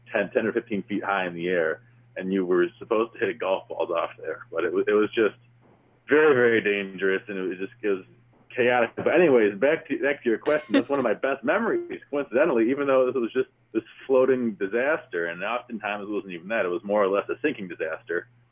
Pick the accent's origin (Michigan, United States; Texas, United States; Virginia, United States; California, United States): Michigan, United States; Traverse City; Because I grew up in Michigan. I was born in Flint, and I grew up in Traverse City.